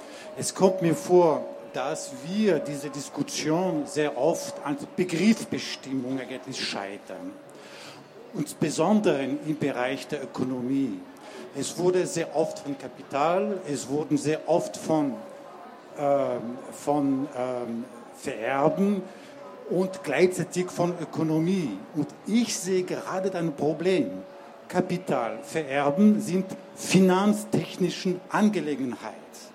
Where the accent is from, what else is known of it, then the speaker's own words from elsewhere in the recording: France; German is a second language; now in Vienna, Austria; ich bin Franzose, ich wohne in Wien.